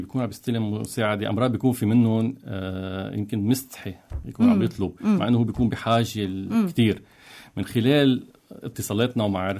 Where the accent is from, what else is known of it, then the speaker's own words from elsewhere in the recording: Beirut, Beirut Governorate, Lebanon; نفوسنا إحنا من دبل. أنا لا، خلقت بيروت وربيت ببيروت، بس من بعد ما صارت التحرير صرنا نقدر نطلع ونرجع.